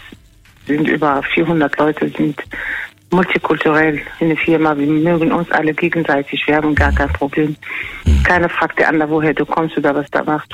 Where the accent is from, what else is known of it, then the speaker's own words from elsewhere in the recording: Morocco; German is a second language; now in Germany; Und wir selber als Marokkaner in Marokko haben wir auch ein bisschen was Schlimmes erlebt.